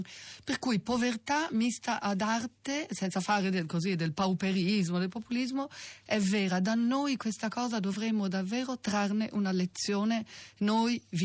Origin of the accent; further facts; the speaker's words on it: Florence, Tuscany, Italy; Io sono di Firenze